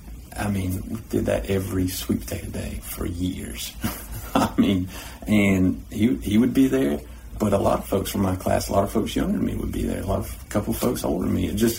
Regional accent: United States; I grew up in Erwin County since the second grade.

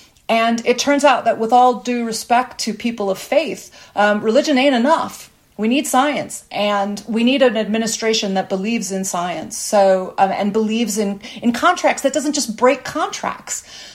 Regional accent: United States; now in abroad; As an American who lives abroad, I'm going to think that this has massive consequences for everyone.

